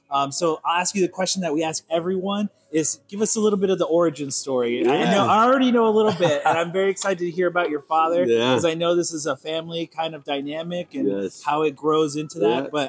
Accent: East Coast, United States; you remind me of a lot of the guys that I grew up with over on the East Coast.

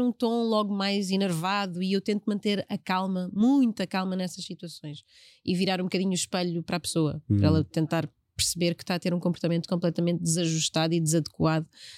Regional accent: Portugal; Nós somos um bocadinho mais claras, crescemos aqui com o sotaque daqui, falamos como um português, como a expectativa que as pessoas têm que um português fale.

